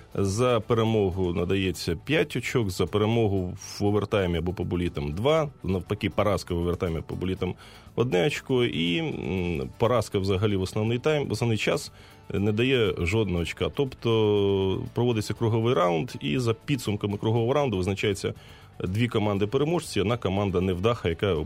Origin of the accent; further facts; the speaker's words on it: Kryvyi Rih, Dnipropetrovsk Oblast, Ukraine; Це команда з мого рідного міста, з Кривого Рога